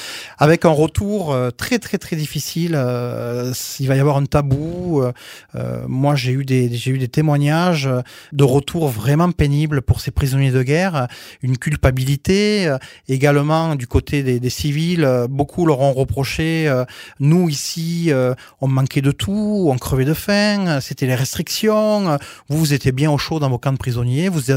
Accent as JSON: {"language": "French", "region": "Occitanie", "country": "France", "accent": "Aveyron", "said": "Ça fait presque un petit peu peur, voilà, avec mon bon accent aveyronnais."}